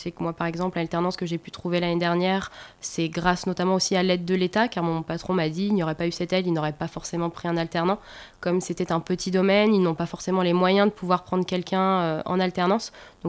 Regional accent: Pays de la Loire, France; je suis originaire de Vendée

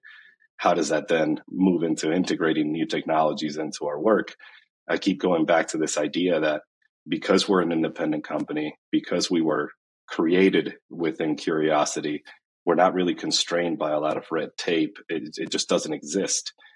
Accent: Argentina; now in United States; I was born and raised in Argentina. My family immigrated to Ohio directly. There were no in-betweens in 1999. So most of my life has now been in the U.S.

